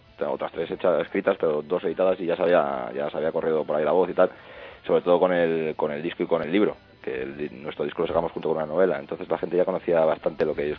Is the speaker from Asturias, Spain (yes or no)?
yes; Asturias, Spain; also born or lived in Vallecas, Madrid; Yo soy medio asturiano, medio vallecano, ya sabéis.